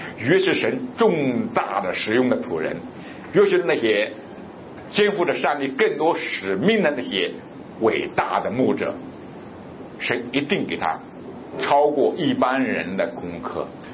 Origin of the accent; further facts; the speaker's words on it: Guangdong, China; 在我们广东那边呢，阴凉底下跟太阳底下没有区别很大，反正很热，空气都是热的